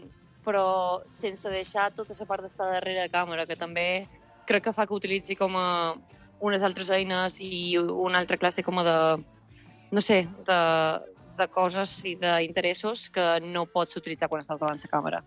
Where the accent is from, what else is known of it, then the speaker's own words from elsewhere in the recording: Palma, Balearic Islands, Spain; moved away; Jo sóc de Palma, sóc de Santa Catalina.